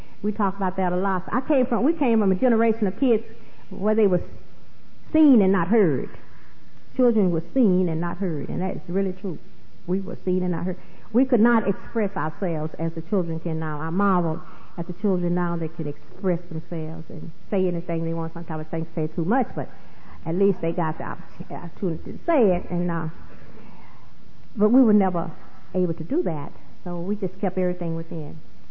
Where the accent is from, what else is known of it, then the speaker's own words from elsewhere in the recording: Southern United States, United States; I have a twin brother, and we was born in the South, and I never did like the South. I know at the time when I grew up in the South, it was very racist, very segregated